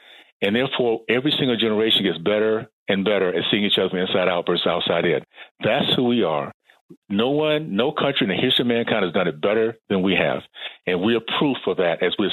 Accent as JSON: {"language": "English", "town": "Tallahassee", "region": "Florida", "country": "United States", "tie": "born or raised there", "said": "Well, I grew up in Tallahassee on the coast there, the Gulf Coast. We had a chance to, as a family, again, a black family, segregated community."}